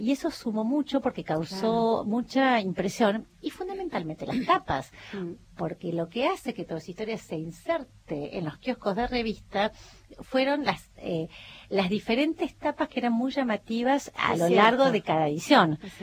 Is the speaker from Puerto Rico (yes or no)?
no; Argentina; somos como argentinos